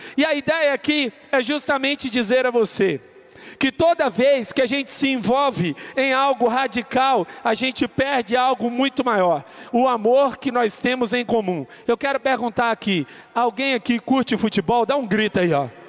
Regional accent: Minas Gerais, Brazil; eu sou mineiro, então eu torço para o Clube Atlético Mineiro.

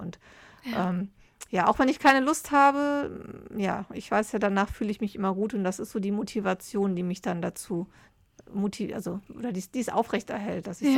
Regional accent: Düsseldorf, North Rhine-Westphalia, Germany; now in Lower Saxony, Germany; Ich komme ja eigentlich aus Düsseldorf ursprünglich, aber dieses Karnevalsgehen ist irgendwie an mir vorbeigegangen, obwohl ich ja jetzt auch in der Nähe einer niedersächsischen Karnevalshochburg lebe.

